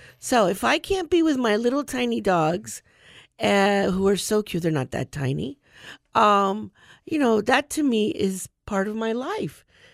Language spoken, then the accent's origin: English; Port Charlotte, Florida, United States; Because you know, we're here from Port Charlotte, Florida. I had to say that. Port Charlotte, Florida.